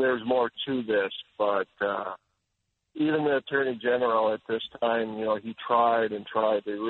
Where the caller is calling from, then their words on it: North Dakota, United States; also born or lived in Minnesota; And I'm calling from a state that is very, very pro-life. Very thankful my wife and I moved from Minnesota to North Dakota for many reasons